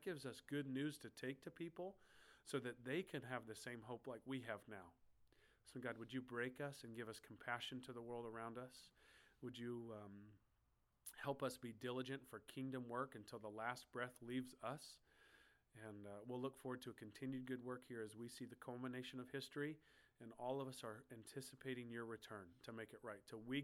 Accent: Oklahoma, United States; I'm from Oklahoma. We get some sweet hail out there.

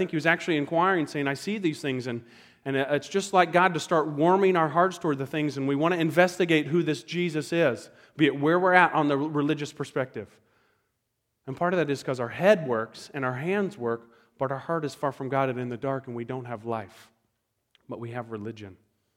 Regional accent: the South, United States; and I'm from the South, and a lot of time when you meet somebody, they talk to you

